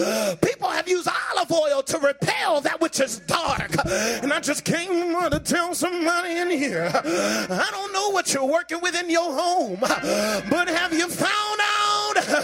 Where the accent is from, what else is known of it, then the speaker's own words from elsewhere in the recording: Virginia, United States; I'm from Virginia. I'm from Virginia. I'm getting ready to get out. I'm from Virginia